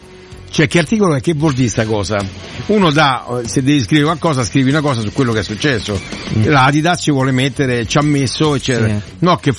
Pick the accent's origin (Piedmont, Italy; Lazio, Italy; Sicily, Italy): Lazio, Italy; Rome; Io sono romano, lo so come funziona.